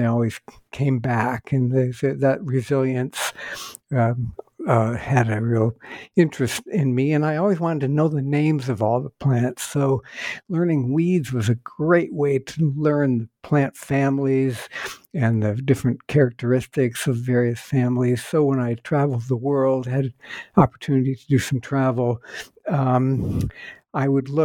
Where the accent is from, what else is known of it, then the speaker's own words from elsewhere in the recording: Ohio, United States; And so I grew up there in Northeast Ohio and had the great opportunity to spend a lot of time hiking in the woods.